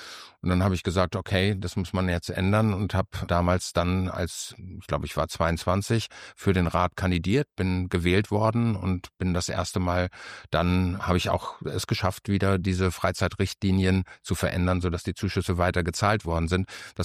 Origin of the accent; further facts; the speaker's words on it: Hanover, Lower Saxony, Germany; Also, ich komme aus Hannover, bin 56 Jahre alt